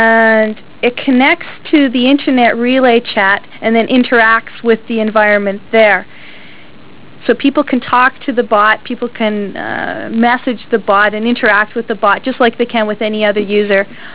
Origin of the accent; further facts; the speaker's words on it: Canada; because, of course, I'm Canadian and I like to have a Canadian influence